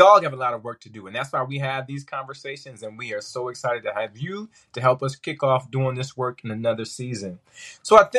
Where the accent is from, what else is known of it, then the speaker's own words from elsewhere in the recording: California, United States; That's important to me because I'm from California.